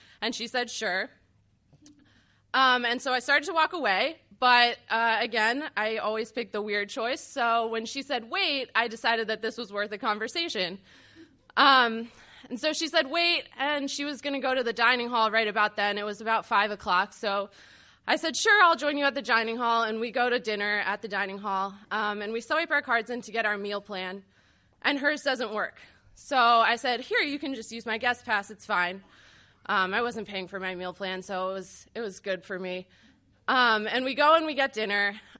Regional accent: New Jersey, United States; So I'm from New Jersey, and I have this thing where whenever there's a normal choice or a weird choice, I'll pick the weird choice.

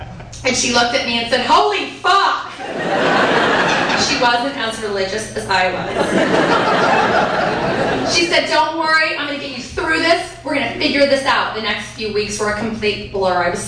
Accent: Missouri, United States; mostly drinking because I'm from Missouri.

